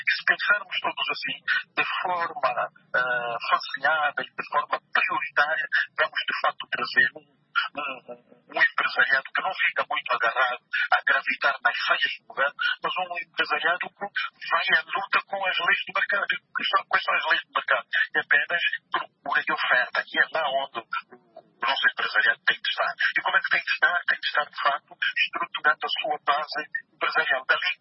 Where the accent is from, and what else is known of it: Angola